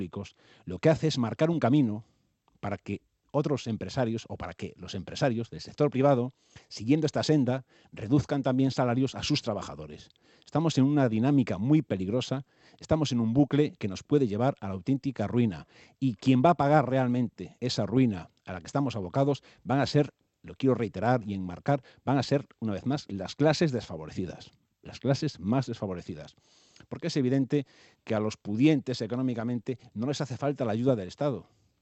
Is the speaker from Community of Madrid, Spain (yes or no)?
yes; Madrid, Community of Madrid, Spain; Yo como ciudadano madrileño